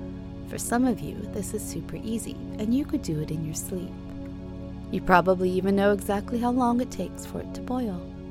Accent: United States; Maybe it's because, I don't know, I'm American.

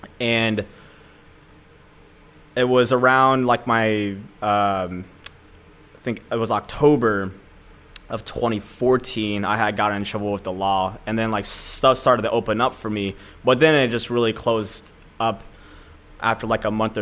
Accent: Newark, Ohio, United States; So I grew up in Newark, Ohio.

